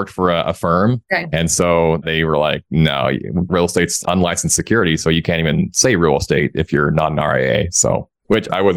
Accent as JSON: {"language": "English", "region": "Oregon", "country": "United States", "tie": "born or raised there", "lives_now": "Salt Lake City, United States", "said": "So yeah, we live in the Salt Lake area and we're not from here. I'm from Oregon and grew up there"}